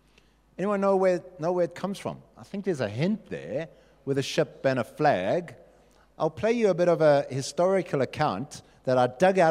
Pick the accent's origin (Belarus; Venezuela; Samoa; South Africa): South Africa; It got me thinking about whether I'm proudly Christian to the same extent that I'm proudly South African.